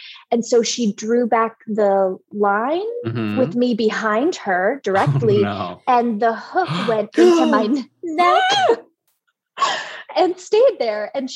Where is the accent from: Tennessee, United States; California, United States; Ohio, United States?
Ohio, United States; I'm from Ohio and we lived on a lake.